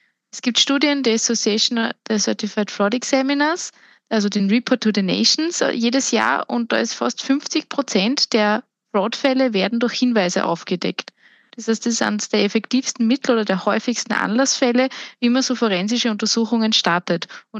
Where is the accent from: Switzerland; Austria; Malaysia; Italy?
Austria; Ich bin aus Österreich, ja. Ich bemühe mich, nicht so sehr in den Dialekt zu verfallen.